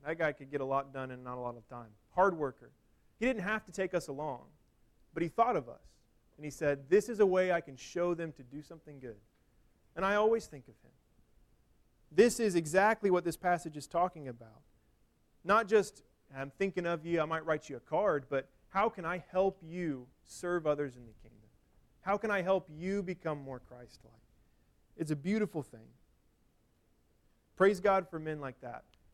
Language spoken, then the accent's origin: English; Missouri, United States; it would snow every winter where I grew up in Missouri.